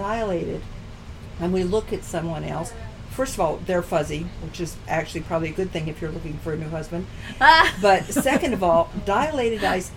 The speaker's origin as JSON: {"language": "English", "region": "Utah", "country": "United States", "said": "I come from Utah where people are still named Garland"}